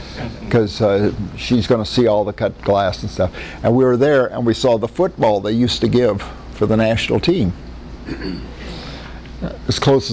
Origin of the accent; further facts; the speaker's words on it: Iowa, United States; I was raised in Iowa. We did not have Krispies.